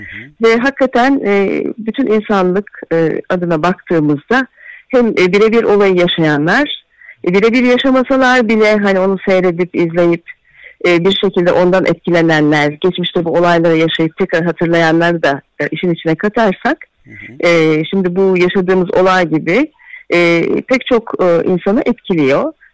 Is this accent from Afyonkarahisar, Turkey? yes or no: yes; Afyonkarahisar, Turkey; benim yaşadığım yöre, ben Afyonluyum.